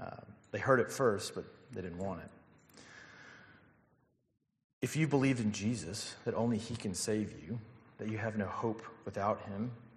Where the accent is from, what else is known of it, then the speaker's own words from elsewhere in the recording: Alabama, United States; I'm from Alabama.